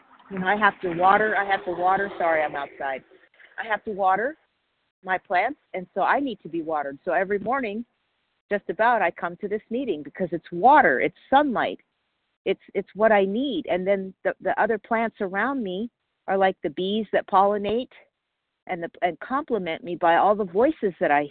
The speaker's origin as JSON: {"language": "English", "town": "Palmdale", "region": "California", "country": "United States", "said": "I'm from Palmdale, California."}